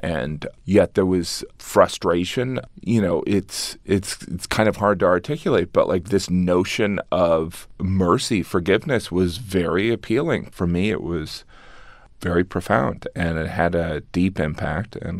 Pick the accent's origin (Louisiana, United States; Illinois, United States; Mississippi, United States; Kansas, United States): Illinois, United States; now in New York, United States; I realized how truly Midwestern I was. And so, you know, I grew up 45 minutes outside of Chicago